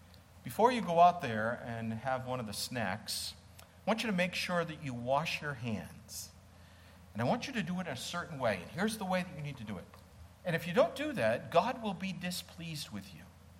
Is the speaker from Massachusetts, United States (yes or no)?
yes; Massachusetts, United States; I grew up in New England. I'm from Massachusetts. You said I wasn't a Southerner. I'm not.